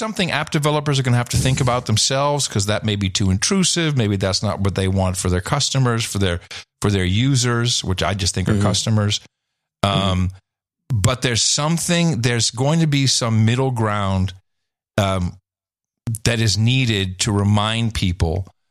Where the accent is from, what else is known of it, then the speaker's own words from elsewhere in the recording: Netherlands; I grew up with subtitles in the Netherlands, so it's very comfortable for me.